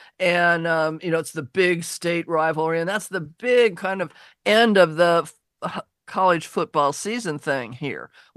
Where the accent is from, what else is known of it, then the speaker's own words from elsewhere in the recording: Laurelhurst, Washington, United States; you know, I grew up in Laurelhurst right behind Husky Stadium, and you know, I was going to football games before I could talk, and so I do pay attention.